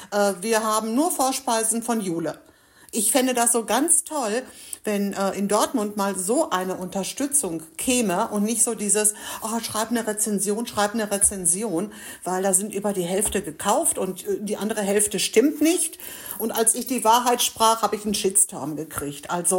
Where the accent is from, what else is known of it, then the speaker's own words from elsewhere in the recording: Greece; Nein, ich bin Griechin, hallo. Ich esse griechische Sachen.